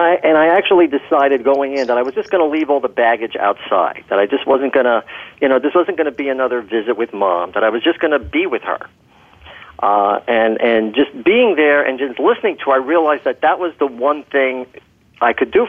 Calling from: Millburn, New Jersey, United States; Yeah, between the Short Hills Mall and Newark Airport is Milburn, New Jersey.

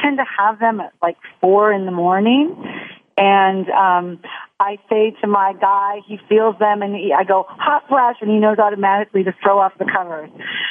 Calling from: Brooklyn, New York, United States; I'm calling in from Brooklyn

